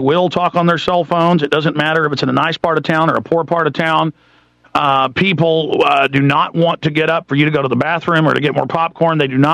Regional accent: Texas, United States; I grew up in Texas and born in Texas, and people let you in traffic, and I still do it

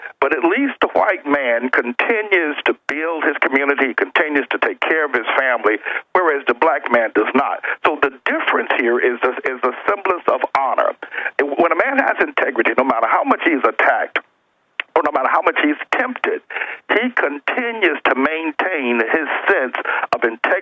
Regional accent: the South, United States; now in New York, United States; As you stated, I grew up in the South. I'm now up in New York, and I'm black.

